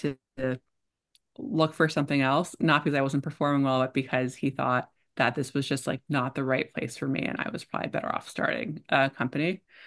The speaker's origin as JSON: {"language": "English", "region": "New Jersey", "country": "United States", "tie": "born or raised there", "said": "So I grew up in New Jersey, and which I live in now. I was out of New Jersey for a bit, but came back home."}